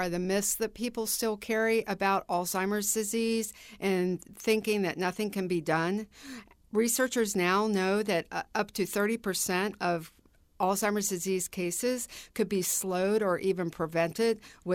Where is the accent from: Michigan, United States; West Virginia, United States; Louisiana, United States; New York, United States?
West Virginia, United States; but I'm from West Virginia, Appalachian area